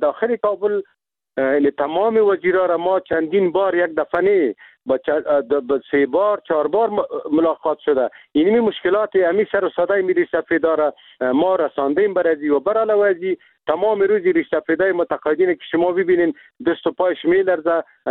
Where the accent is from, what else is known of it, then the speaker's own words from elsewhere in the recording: Afghanistan; ما خود مسلمان هستیم، ما افغان هستیم، از این ملت هستیم، اینمی زندگی کردیم، دمی جا تولد شدیم